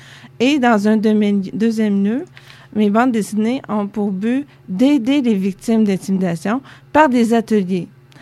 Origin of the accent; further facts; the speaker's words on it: Saint-François-de-la-Rivière-du-Sud, Quebec, Canada; Ben moi, je suis originaire de Saint-François-de-la-Rivière-du-Sud.